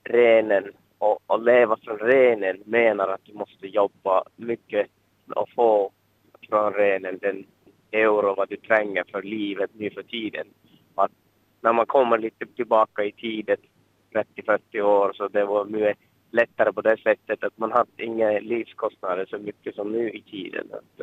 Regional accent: Lemmenjoki, Lapland, Finland; Jag kommer från Lemmenjoki

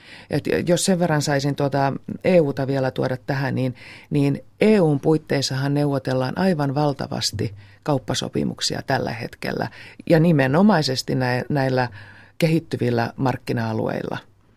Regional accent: Turku, Southwest Finland, Finland; now in Lieto, Finland; minä olen syntyperäinen turkulainen, mutta asun Liedon kunnassa.

